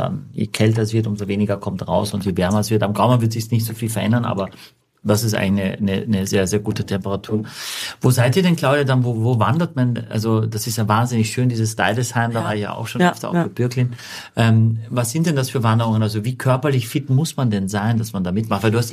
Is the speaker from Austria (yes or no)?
yes; Austria; ich bin ja in Österreich aufgewachsen und war nie viel unterwegs.